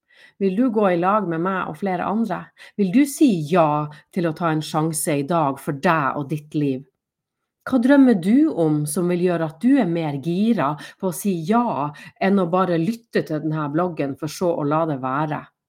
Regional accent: Northern Norway, Norway; fra Nord-Norge og har drevet business i over 13 år.

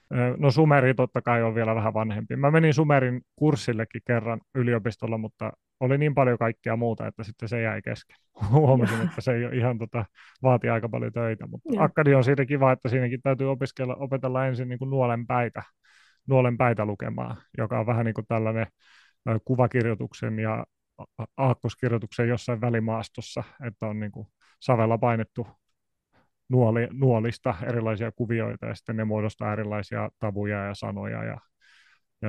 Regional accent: Jakobstad, Ostrobothnia, Finland; first language Finnish; suomi on mun äidinkieli, mutta sitten mä oon kotoisin tuolta ruotsinkieliseltä Pohjanmaalta, eli Pietarsaaresta, niin olen kasvanut hyvin niin kuin kaksikielisessä ympäristössä ja ollut kielikylvyssä itse asiassa ihan päiväkodista asti

